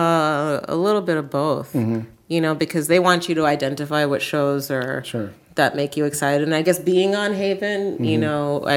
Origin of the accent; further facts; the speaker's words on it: Canada; my whole fear about going into that was, you know, I'm Canadian.